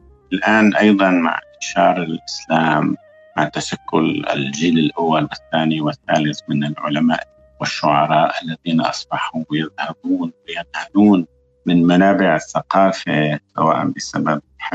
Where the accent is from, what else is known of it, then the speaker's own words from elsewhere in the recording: Damascus, Damascus Governorate, Syria; ومعظم العائلة بقيت في كوسوفو في يوغوسلافيا السابقة. يعني هذا الحضور المتوزع يعني كان أفراد العائلة يأتون عندنا في دمشق